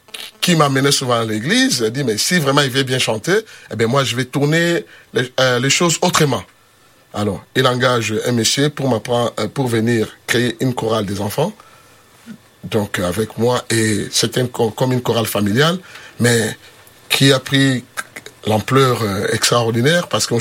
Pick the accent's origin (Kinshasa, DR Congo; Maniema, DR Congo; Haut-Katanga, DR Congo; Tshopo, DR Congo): Kinshasa, DR Congo; Je suis né au Congo, à Kinshasa.